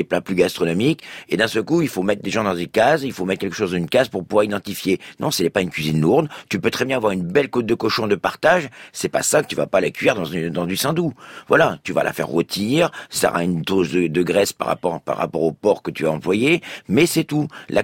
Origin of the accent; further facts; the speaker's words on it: Brittany, France; moi, je suis breton, donc on a des cochons celtiques